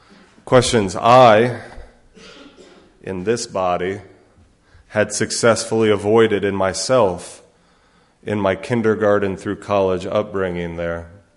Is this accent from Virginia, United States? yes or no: yes; Charlottesville, Virginia, United States; the downtown library in my hometown of Charlottesville.